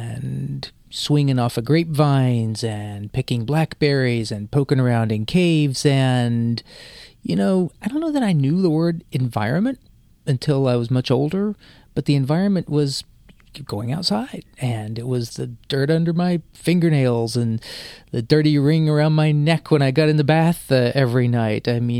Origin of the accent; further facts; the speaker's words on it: West Virginia, United States; I'm a reporter here at Living on Earth, and I grew up in West Virginia